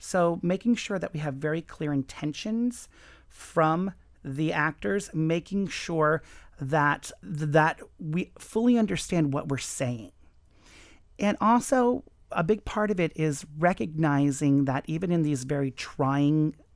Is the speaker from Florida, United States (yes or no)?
yes; Miami, Florida, United States; I grew up here in Miami, you know, I grew up in Kendall. And I grew up driving on South Dixie Highway.